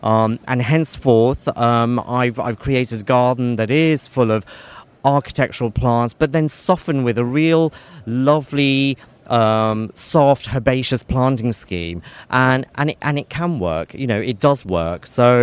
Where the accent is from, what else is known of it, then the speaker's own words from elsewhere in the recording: Kenya; born there; I have an Indian ancestry. I was born in Kenya.